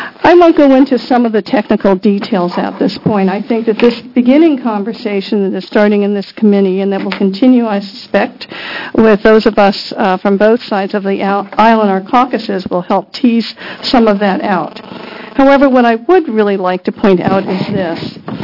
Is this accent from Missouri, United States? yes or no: no; Canby, Oregon, United States; I come from the Canby area. I am a farmer and a teacher